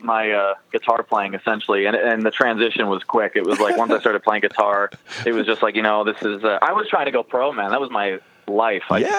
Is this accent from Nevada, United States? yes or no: yes; Las Vegas, Nevada, United States; growing up in Vegas, it was everything's easy, everything's cheap, and there's parking, and there's no traffic.